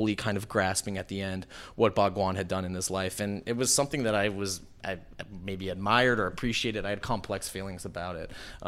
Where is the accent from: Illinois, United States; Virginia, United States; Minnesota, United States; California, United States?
California, United States; Los Angeles; no, we're actually not from Oregon, we grew up in Los Angeles